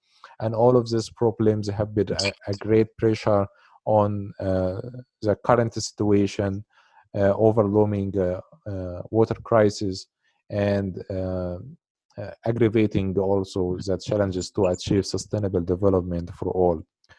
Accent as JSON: {"language": "English", "country": "Egypt", "also_born_or_lived": "Jordan / Germany", "said": "I studied civil engineering in my home country in Egypt"}